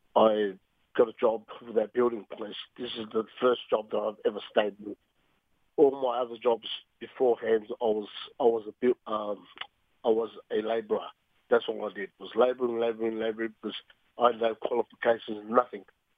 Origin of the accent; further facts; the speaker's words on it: Australia; My Pacifica culture, as you heard, that I was brought up in Australia. So there's a lot of islanders there, but I was really into my own culture, like the Cook Island culture